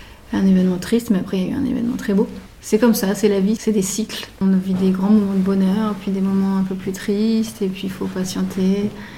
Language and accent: French; Normandy, France; Je fais le métier que je rêvais de faire quand j'étais petite en Normandie.